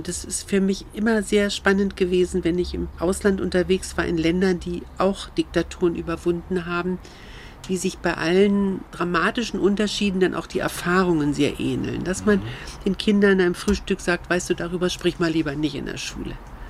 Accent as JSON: {"language": "German", "region": "East Germany", "country": "Germany", "said": "dass ich auch weiterhin als Ostdeutsche und auch als Frau Akzente setzen könnte"}